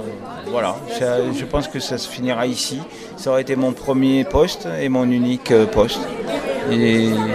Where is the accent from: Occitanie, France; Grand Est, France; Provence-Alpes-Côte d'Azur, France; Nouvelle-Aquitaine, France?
Provence-Alpes-Côte d'Azur, France; Et moi, je suis originaire de Provence.